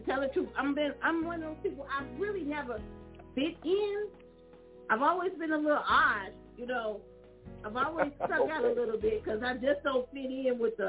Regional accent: Chicago, Illinois, United States; I am from Chicago, the home of the gospel singers.

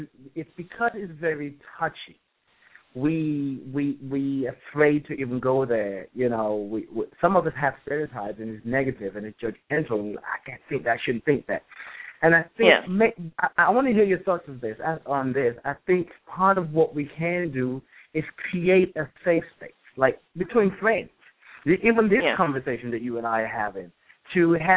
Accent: Nigeria; now in United States; I grew up in Nigeria. I didn't grow up in. I wasn't born in America, and so part of my who I am today, I experienced as a Nigerian.

